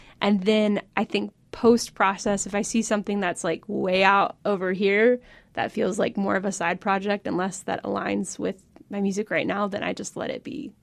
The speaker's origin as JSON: {"language": "English", "town": "Cincinnati", "region": "Ohio", "country": "United States", "tie": "born or raised there", "said": "So I grew up playing jazz guitar, and I grew up playing in Cincinnati."}